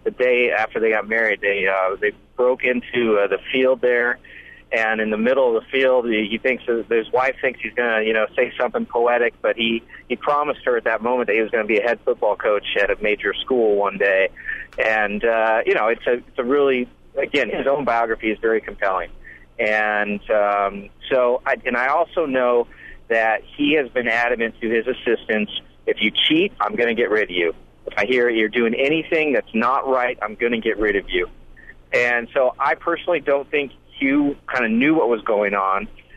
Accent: Lincoln, Nebraska, United States; now in Birmingham, United States; And I had my fill growing up in Lincoln and then going to college in Minnesota.

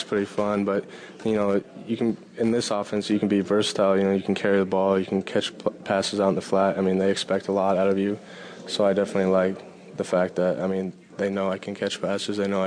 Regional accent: Kearney, Nebraska, United States; I was unhappy being from Kearney, living in Kearney, going to school in Kearney.

